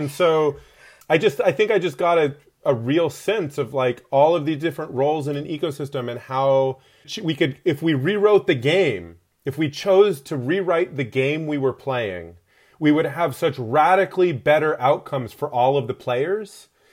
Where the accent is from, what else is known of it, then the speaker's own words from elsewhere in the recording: Alaska, United States; I grew up in Alaska.